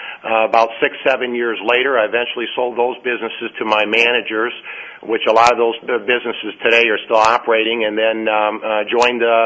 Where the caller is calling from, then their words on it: Northville, Michigan, United States; I'm calling from Northville, Michigan. That's where our headquarters is.